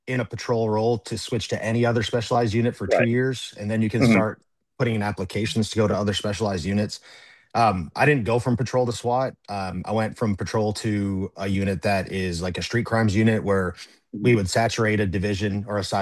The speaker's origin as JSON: {"language": "English", "region": "Minnesota", "country": "United States", "tie": "born or raised there", "said": "There was an officer in my hometown. His name was Jim Donahue. And I grew up in a town of about 4,000 people in Minnesota."}